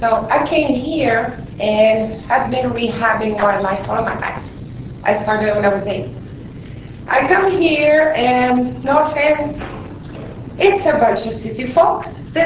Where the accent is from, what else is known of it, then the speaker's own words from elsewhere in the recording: Quebec City, Quebec, Canada; now in United States; I am from Quebec City, Canada. I worked very hard to become a U.S. citizen back in 2011.